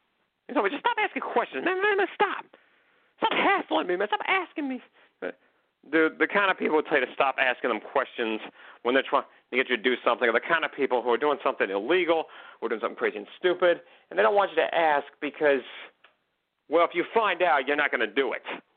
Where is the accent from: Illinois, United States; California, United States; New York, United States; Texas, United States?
California, United States; McKinleyville; My hometown of McKinleyville, then all the way to Miami, Florida.